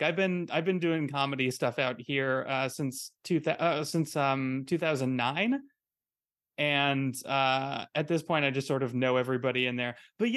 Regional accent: Tucson, Arizona, United States; I was raised in Arizona, yes, nice.

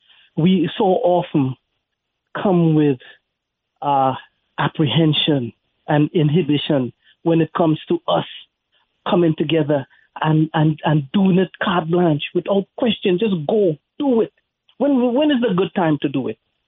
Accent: Flushing, New York, United States; also born or lived in Trinidad; I grew up in Flushing, Queens when I left Trinidad. I went to Flushing High School. I go back to Flushing today and it's all Korean town.

